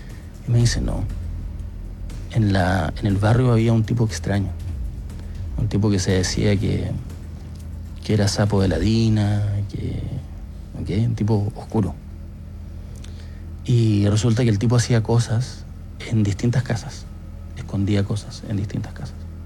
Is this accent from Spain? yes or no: no; Magallanes, Chile; Yo no sé si alguna vez te lo conté, pero yo soy magallánico.